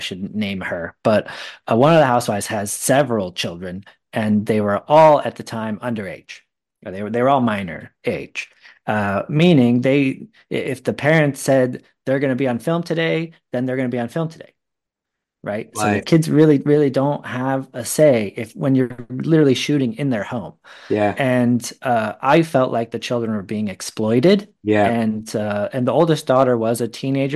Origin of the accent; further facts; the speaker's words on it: Oregon, United States; moved away as an adult; also born or lived in Los Angeles / Las Vegas / New York City; now in London, United Kingdom; I mean, I'm originally from the Northwest US. So I grew up in Oregon and kind of in smaller areas, so outside of giant metropolitan cities.